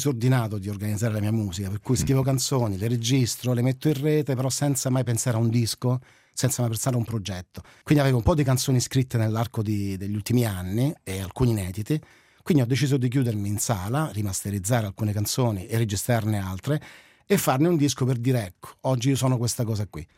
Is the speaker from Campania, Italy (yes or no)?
no; Rome, Lazio, Italy; Io vivo e sono nato a Testaccio, che è il rione storico romano